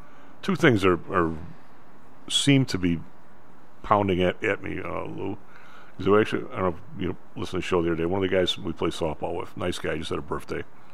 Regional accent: Ireland; Where else am I going to go? I'm Irish.

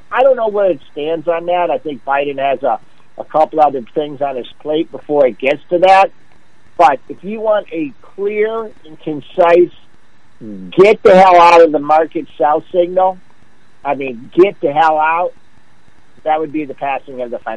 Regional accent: West Bloomfield, Michigan, United States; Donovan Edwards from my hometown of West Bloomfield, Michigan.

